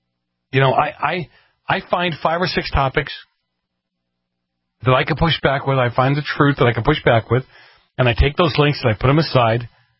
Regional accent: New England, United States; I grew up in New England, nor'easters. That's what they called them.

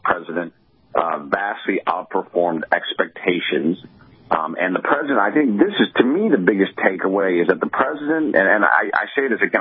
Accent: Chicago, Illinois, United States; places, I'm from Chicago, in suburban Chicago, he's very unpopular.

